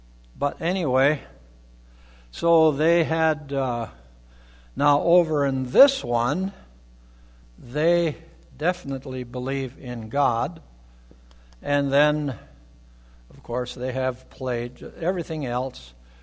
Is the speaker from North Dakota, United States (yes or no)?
yes; Tower City, North Dakota, United States; But if you go out into the small towns here in North Dakota, I grew up in Tower City, just east of Valley City, about 15 miles.